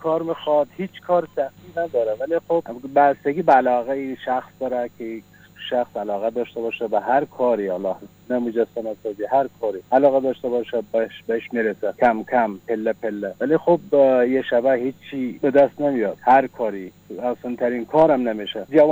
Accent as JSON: {"language": "Persian", "region": "Ghazni", "country": "Afghanistan", "tie": "born or raised there", "said": "من که از بچگی در افغانستان با آهنگرا و زرگرا سرکار داشتم، مثلا هم در همسایگی من بودم، از اون زمان علاقه پیدا کردم به باروی با آهن و فلزات. به طوری از زمانی که مهاجر شدیم اومدیم ایران،"}